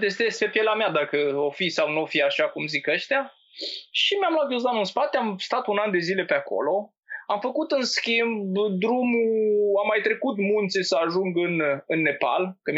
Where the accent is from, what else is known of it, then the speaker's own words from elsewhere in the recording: Mintiu, Bistrița-Năsăud, Romania; Sunt mici din Bistrița, născut, crescut în Bistrița, jet by jet, într-un mic sat Mintiu, din țara Năsăudului